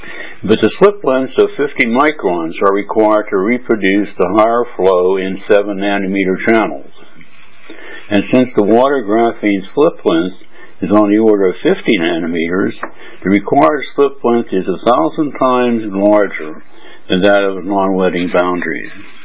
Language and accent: English; United States; now in Berlin, Germany; I'm an American, and sorry about the hockey game last night, but the U.S. lost to Czechoslovakia. And I live in Berlin and Hong Kong, back and forth.